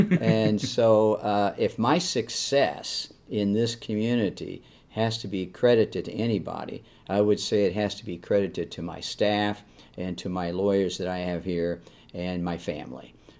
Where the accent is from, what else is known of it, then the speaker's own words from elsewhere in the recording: Jeffersonville, Indiana, United States; And so I'm from the Jeffersonville-Clarksville area.